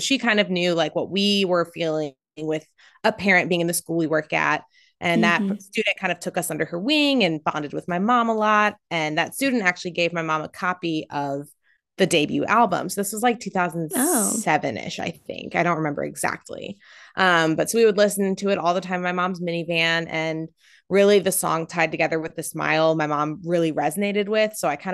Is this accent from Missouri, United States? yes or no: yes; St. Louis, Missouri, United States; now in Kansas City, United States; I'm from St. Louis, but I live in Kansas City area.